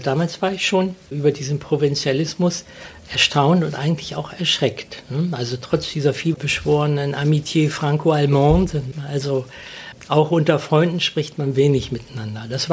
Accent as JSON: {"language": "German", "region": "North Rhine-Westphalia", "country": "Germany", "said": "Und ich komme ja so aus der Nähe von Köln"}